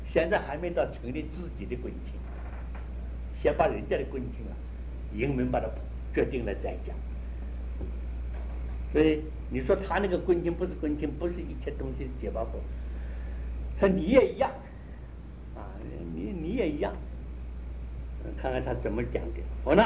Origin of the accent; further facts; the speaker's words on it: China; 所以极端，我们中国人用这个大字，用这个大字就是了